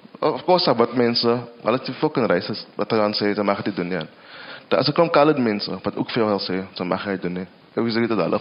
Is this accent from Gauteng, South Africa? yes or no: no; Western Cape, South Africa; accent: Kaaps; first language Kaaps